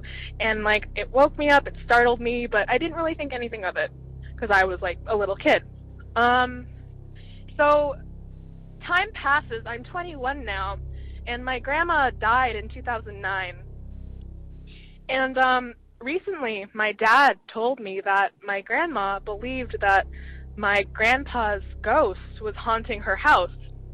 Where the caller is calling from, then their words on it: Eugene, Oregon, United States; I'm calling from Eugene, Oregon.